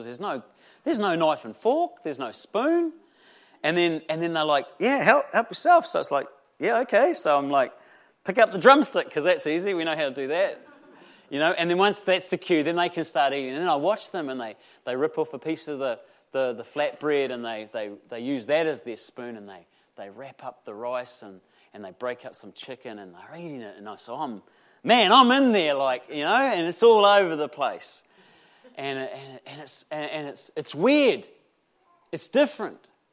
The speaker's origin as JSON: {"language": "English", "country": "New Zealand", "said": "because I'm a Kiwi"}